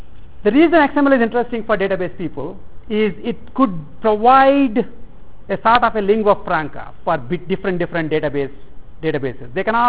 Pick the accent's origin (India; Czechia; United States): India; first language Telugu; English is a second language; until then my education was in Telugu, which is my mother tongue.